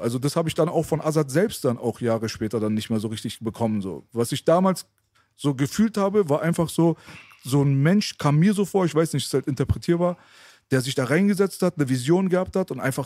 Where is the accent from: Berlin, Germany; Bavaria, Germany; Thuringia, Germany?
Berlin, Germany; Ich bin in Kreuzberg aufgewachsen